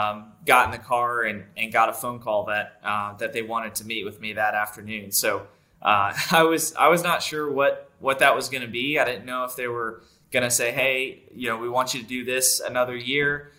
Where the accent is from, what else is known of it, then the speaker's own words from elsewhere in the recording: North Carolina, United States; And it's cool because I grew up in North Carolina, and it's one of those historic tracks in North Carolina, and kind of going back to our roots.